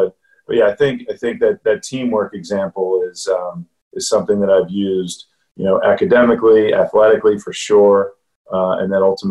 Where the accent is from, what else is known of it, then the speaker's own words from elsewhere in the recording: Philadelphia, Pennsylvania, United States; So, but I grew up in Philadelphia, as you know, James, and you know, rowing's relatively popular sport.